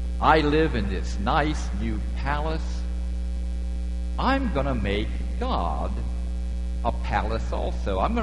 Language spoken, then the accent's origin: English; Louisiana, United States; when Mary and I went back to Louisiana to work on Hurricane Katrina reconstruction, and we went to my hometown and looked up Tommy.